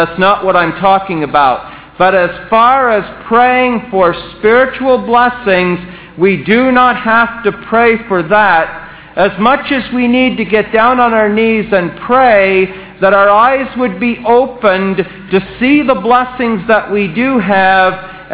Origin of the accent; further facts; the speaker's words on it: Montreal, Quebec, Canada; I grew up in Montreal, and in 1967, when Canada had its centennial, they had a World's Fair as well.